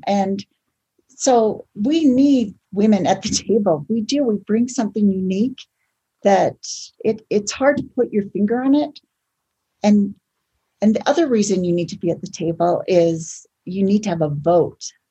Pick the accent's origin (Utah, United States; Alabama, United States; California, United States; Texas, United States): Utah, United States; Provo; I'm from Provo, Utah, and I believe in the morals and ethics behind this decision.